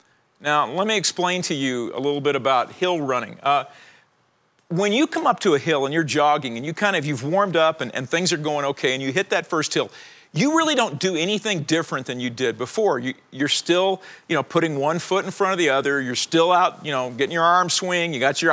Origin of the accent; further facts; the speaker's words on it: Southern United States, United States; I mean, I'm from the South, people. That's what you do.